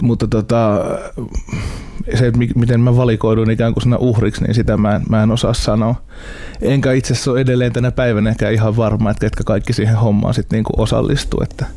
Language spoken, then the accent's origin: Finnish; Hanko, Uusimaa, Finland; mä oon kotoisin Hangosta, Suomen eteläisimmästä kaupungista, mikä on äärimmäisen hieno paikka mun mielestä edelleen. Kaipaan sinne takaisin.